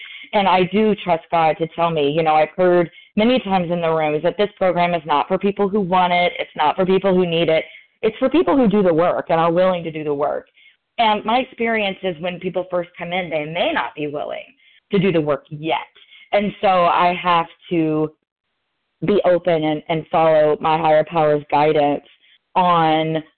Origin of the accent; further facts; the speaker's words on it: Louisville, Kentucky, United States; I'm from Louisville, Kentucky, compulsive overeater.